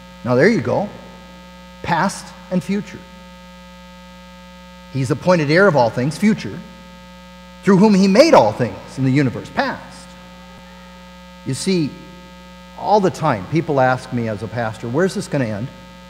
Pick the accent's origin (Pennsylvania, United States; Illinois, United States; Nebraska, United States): Nebraska, United States; I grew up in Nebraska. You know what's on the northern border of Nebraska? The Missouri River.